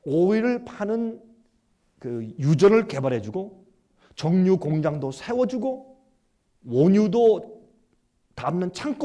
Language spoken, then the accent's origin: Korean; South Korea; now in United States; 저는 한국 사람이지만 국적은 미국 국적이니까.